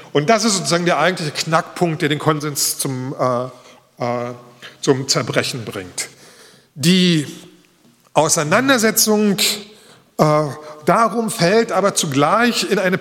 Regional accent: Berlin, Germany; meine Heimatstadt Berlin hat bisher 85.000 Flüchtlinge in diesem Jahr im letzten Jahr aufgenommen.

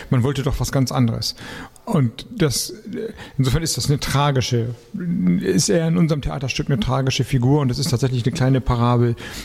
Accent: Kiel, Schleswig-Holstein, Germany; Stimmt, ich meine, Kiel ist meine Heimatstadt

